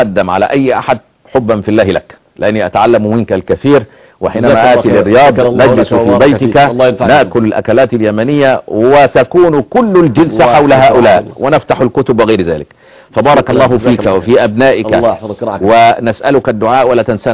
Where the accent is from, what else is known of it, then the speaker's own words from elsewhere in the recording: Shanra, Beni Suef Governorate, Egypt; عندنا في مصر، يعني أنا قريتي فيها 5000 حافظ للقرآن فقط، سبحان الله، يسموها بلد القرآن، اسمها شنرة محافظة بني شويه.